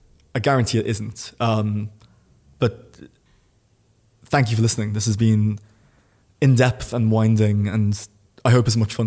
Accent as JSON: {"language": "English", "region": "London", "country": "United Kingdom", "tie": "born or raised there", "said": "Because I grew up in West London."}